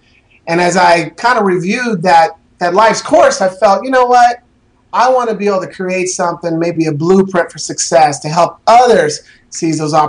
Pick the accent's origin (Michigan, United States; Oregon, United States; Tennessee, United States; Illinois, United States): Oregon, United States; Portland; because I was raised in Northeast Portland, you know, in an environment that, you know, we just barely got by.